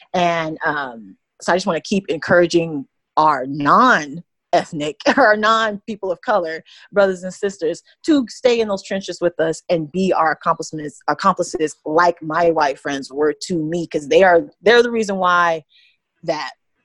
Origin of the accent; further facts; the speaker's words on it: Utah, United States; I am from Utah. So being from Utah, I obviously was raised around a whole lot of white folks